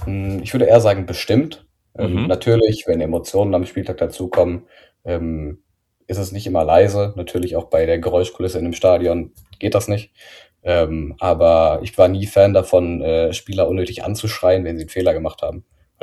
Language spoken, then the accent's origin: German; Hildesheim, Lower Saxony, Germany; Also ich bin ursprünglich gebürtiger Hildesheimer. Meine Eltern wohnen immer noch da in der Gegend, bin da aufgewachsen.